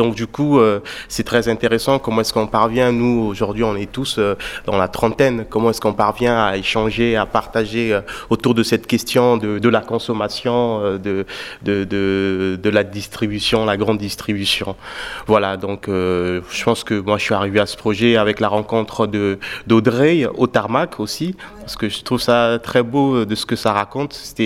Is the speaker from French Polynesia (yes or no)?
no; Brazzaville, Republic of the Congo; now in France; parce que moi je viens du Congo, Brazzaville, et je suis arrivé en France pour une en 2019